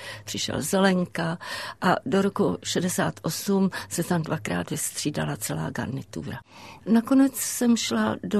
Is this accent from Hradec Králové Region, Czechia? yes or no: no; České Budějovice, South Bohemian Region, Czechia; Já jsem se narodila v Budějcích a to slyšíte, protože říkám Budějce. To je moje město.